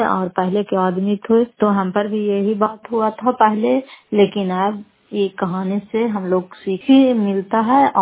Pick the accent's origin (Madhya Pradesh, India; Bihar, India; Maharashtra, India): Bihar, India; फतेहपुर पंचायत मकरौ से जिला नालंदा पश्चात प्रखंड की निवासी हूं